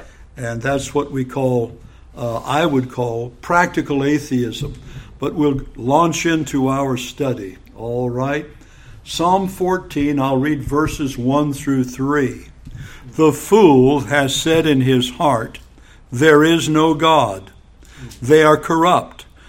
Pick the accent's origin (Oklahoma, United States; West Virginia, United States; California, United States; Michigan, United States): California, United States; Now, I'm from California, and the church I grew up in, well, the trustees could smoke, but the deacons could not.